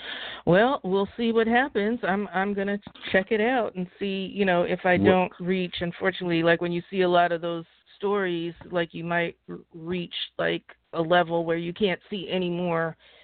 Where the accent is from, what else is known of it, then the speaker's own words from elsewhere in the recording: New York, United States; being a New Yorker who came up, you know, in the 70s, in the 80s, and, you know, that kind of Jewish-centered humor was really New York to me and very influential.